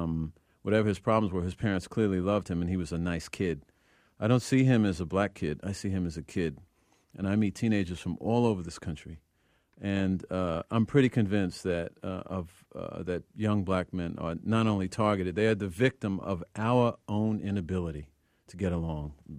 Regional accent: Brooklyn, New York, United States; I come from Red Hook, Brooklyn, which is a place where the New York City stop and frisk policy is in effect

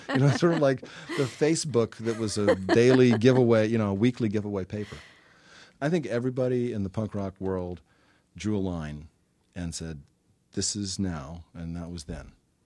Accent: Baltimore, Maryland, United States; about when I grew up in Baltimore and stuff like that.

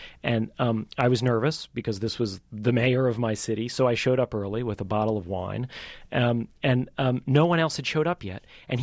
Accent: New York, United States; I'm a New Yorker. I grew up in the 80s.

